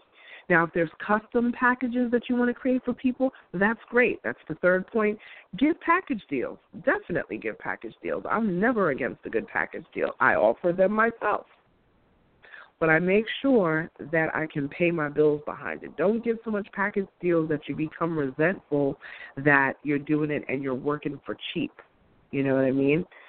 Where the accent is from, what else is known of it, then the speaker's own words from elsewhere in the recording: Queens, New York, United States; Damon John is from my hometown in Queens